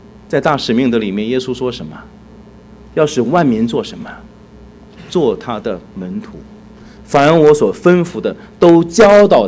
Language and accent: Chinese; China; 你看我原来是信佛的，我是中国人，我现在信了耶稣